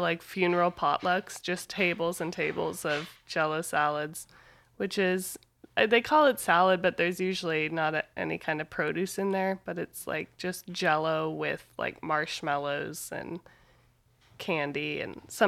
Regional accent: Lincoln, Nebraska, United States; I grew up in Lincoln

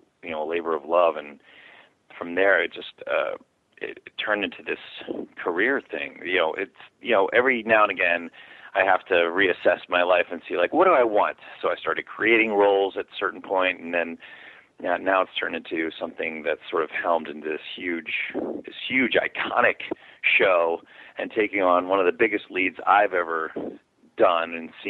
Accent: Baltimore, Maryland, United States; where I grew up in Baltimore, how my parents grew up, and how they worked for every dollar

